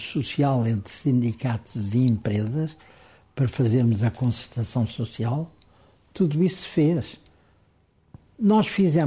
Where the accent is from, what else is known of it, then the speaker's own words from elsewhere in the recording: Angola; Sou de Angola